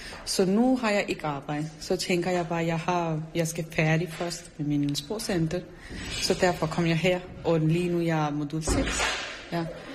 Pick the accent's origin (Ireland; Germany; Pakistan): Pakistan; Danish is a second language; moved away as an adult; now in Denmark; Jeg er fra Pakistan. Ja, og jeg kommer her, fordi jeg bliver gift. Ja, så flytter jeg her. Og jeg har været næsten 5 år her.